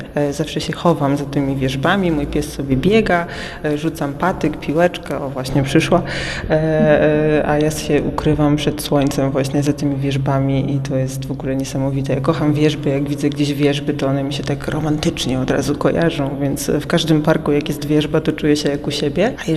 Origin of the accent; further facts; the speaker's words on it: Gdynia, Pomeranian Voivodeship, Poland; Od kilku lat mieszkam w Śródmieściu, bo tak z urodzenia i wychowania to jestem dziewczyna ze Wzgórza